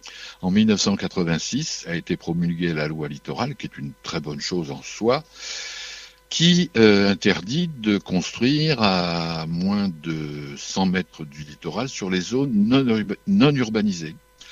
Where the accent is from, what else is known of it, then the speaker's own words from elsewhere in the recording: Normandy, France; moved away; je ne suis pas le 4ois, moi je suis normand. Mais j'ai découvert le 4 en 71 donc, et j'ai eu le coup de foudre pour ce pays, vraiment. Et je suis venu m'y installer professionnellement l'année suivante, en 72.